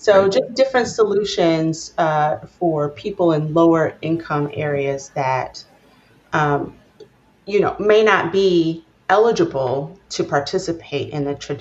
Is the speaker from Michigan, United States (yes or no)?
yes; Detroit, Michigan, United States; So, for instance, I grew up in Detroit